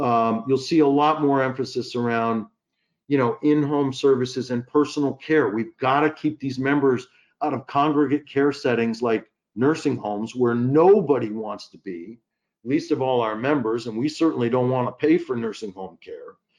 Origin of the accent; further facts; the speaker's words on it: Detroit, Michigan, United States; in looking at my hometown of Detroit, which is certainly an underserved community